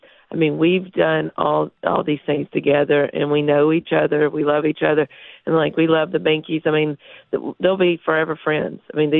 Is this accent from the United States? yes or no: yes; United States; We grew up in Dixon County.